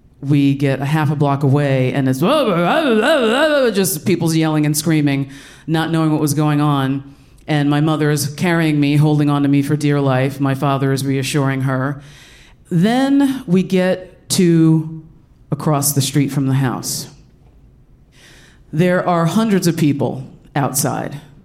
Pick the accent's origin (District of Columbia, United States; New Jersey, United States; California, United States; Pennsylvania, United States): Pennsylvania, United States; Allentown; I grew up in Allentown, Pennsylvania. Don't sing the song or I'll punch you in your face. We were the only black family where I lived in South Whitehall Township.